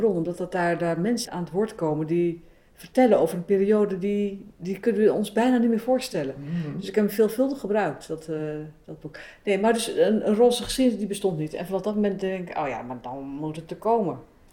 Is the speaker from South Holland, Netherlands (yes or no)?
no; Deventer, Overijssel, Netherlands; Ja, ik kwam stage lopen. Ik kom uit Deventer.